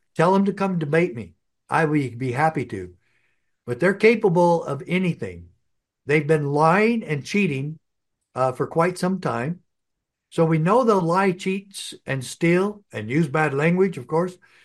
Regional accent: Arizona, United States; I love Arizona. I grew up in Arizona. My dad worked as an FBI agent here for almost 30 years in my hometown where I was sheriff.

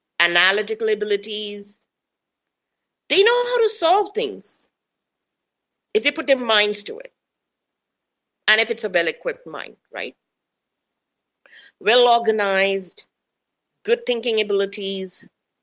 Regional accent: India; English is a second language; And you know, I'm an Indian and Indians tend to talk fast.

